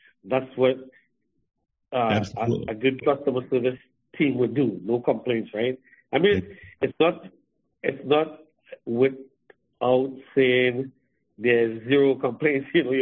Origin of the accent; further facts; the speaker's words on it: Trinidad & Tobago; moved away as an adult; Well, I came here from Trinidad in 1988, and I was only 19 at the time.